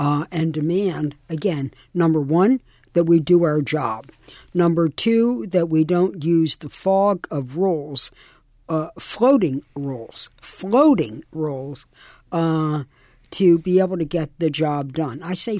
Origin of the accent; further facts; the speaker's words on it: Baltimore, Maryland, United States; I grew up in East Baltimore. I'm a Highland Town woman, or as we said, Holland Town.